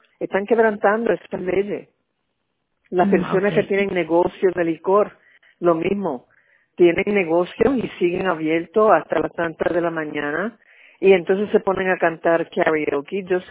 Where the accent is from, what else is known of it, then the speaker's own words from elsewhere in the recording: United States; yo soy nacida y criada en los Estados Unidos, amo los Estados Unidos, pero en realidad, como puertorriqueña